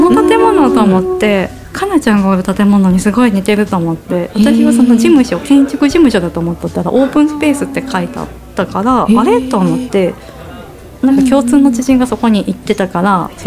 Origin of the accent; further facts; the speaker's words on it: Izumo, Shimane, Japan; also born or lived in Tottori / Osaka; でそれで出雲で育ち、で私の場合は専門学校は鳥取だったんですけれども、うんうん、就職でそのまま大阪に出て、はい、10年近く仕事をしていて、6年前にこっちに戻